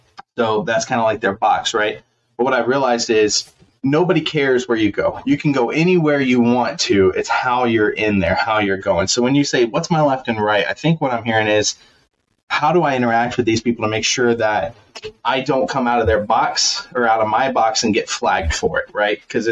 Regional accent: the South, United States; I was raised in the South, loud voice.

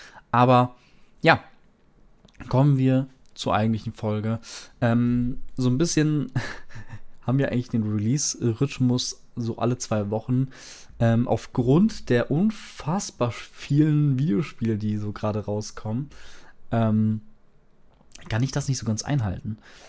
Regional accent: Greece; Fand ich dann auch natürlich als Grieche ziemlich cool, dann da durchs alte Griechenland zu stolzieren.

